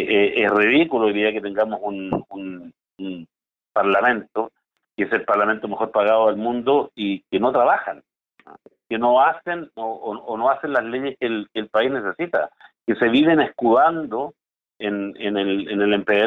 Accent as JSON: {"language": "Spanish", "country": "Chile", "said": "también somos todos los chilenos"}